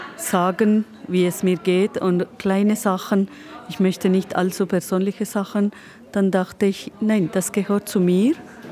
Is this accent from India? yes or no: yes; India; German is a second language; Ich werde nächsten Monat 53. Ich komme aus Indien.